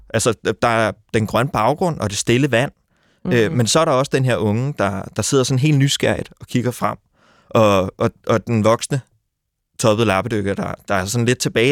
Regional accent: Zealand, Denmark; jeg er fra Lolland Falster, så der var lidt langt.

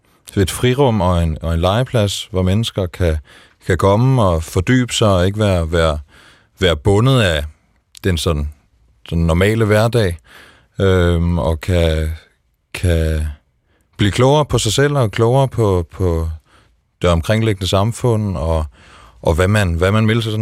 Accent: Vordingborg, Zealand, Denmark; Nej, jeg er opvokset i Vordingborg, lige i Nordstrøms.

